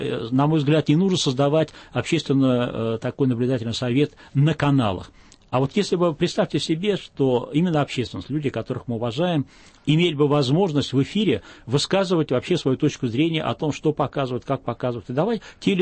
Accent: Russia; Я горжусь, что я россиянин, что я живу в России.

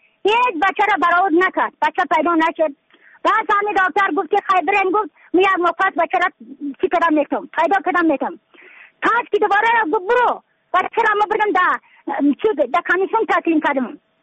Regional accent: Yaftal-e Payin, Badakhshan, Afghanistan; از بدخشان هستم، مرکز بدخشان، ولسوالی یفتلی پایان، قیره وینگ.

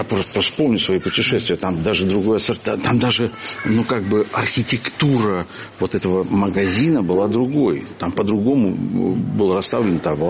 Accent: Lviv, Lviv Oblast, Ukraine; born there; даже мне, живя на границе с Европой, вот я родился во Львове, это была такая большая страна.

